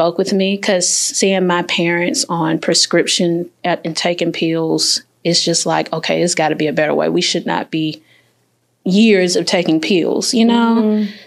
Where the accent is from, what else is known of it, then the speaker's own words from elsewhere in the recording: College Park, United States; Yes, I'm pretty much in my backyard. I'm from College Park.